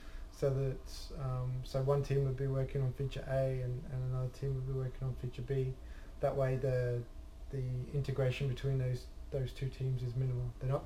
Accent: Australia; from Avanade. I'm an Agile coach from Australia.

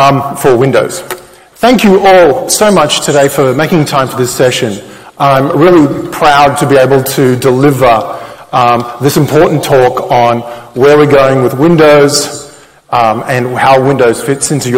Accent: Sydney, New South Wales, Australia; accent: Australian; I'm an Aussie, although some people have told me that my accent is a little bit bastardized by now. I grew up in Sydney.

